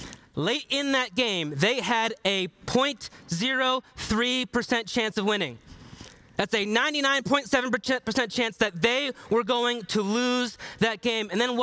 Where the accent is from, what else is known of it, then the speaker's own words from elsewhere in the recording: Massachusetts, United States; now in Racine, United States; I say original home team because I'm originally from Massachusetts. I consider Racine my home now, but that was my original home.